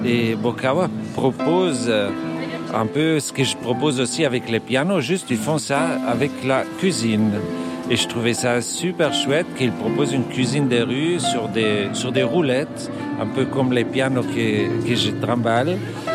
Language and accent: French; Merano, Trentino-Alto Adige, Italy; French is a second language; À la base, je viens du Tirol, d'une ville qui s'appelle Merano, qui est dans le nord d'Italie.